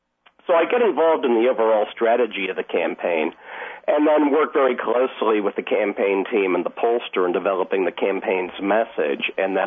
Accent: Washington, District of Columbia, United States; now in Arlington, United States; Actually, I grew up in the district. I'm a fifth-generation Washingtonian.

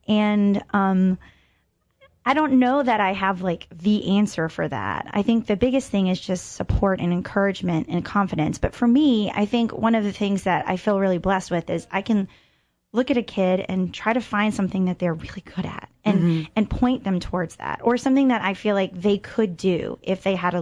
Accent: Rocky Mount, Virginia, United States; I grew up in Rocky Mount, Virginia, the moonshine capital of the world.

